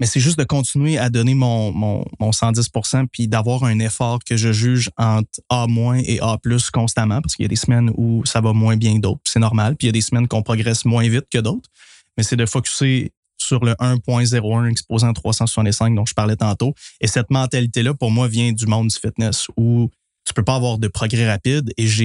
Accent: Quebec, Canada; J'ai toujours rêvé d'être un grand sportif, mais je viens du fin fond de la Gaspésie. On n'avait pas de sport-études.

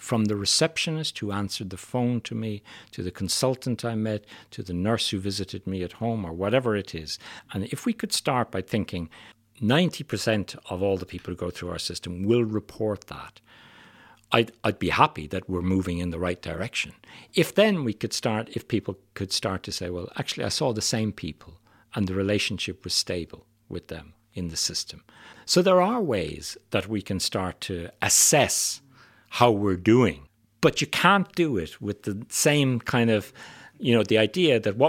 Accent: Ireland; I grew up in Ireland in the 60s and 70s

